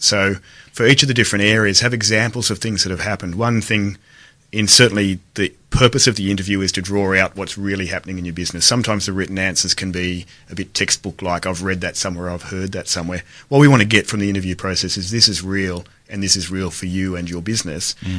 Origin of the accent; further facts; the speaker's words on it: Dubbo, New South Wales, Australia; given that I grew up in Dubbo, and I'm pretty sure that at that point I didn't know anyone who wore a suit or carried a briefcase.